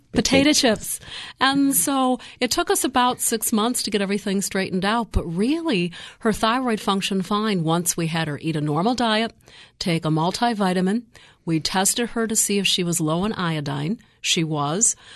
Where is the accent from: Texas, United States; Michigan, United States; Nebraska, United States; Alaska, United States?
Michigan, United States; now in Tampa, United States; I'm originally from Michigan, which is a fabulous state.